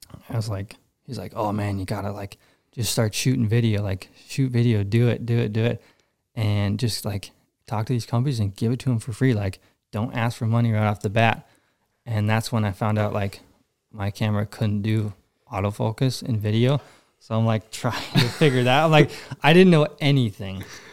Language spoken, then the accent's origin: English; Minnesota, United States; Anyway, born and raised in Minnesota.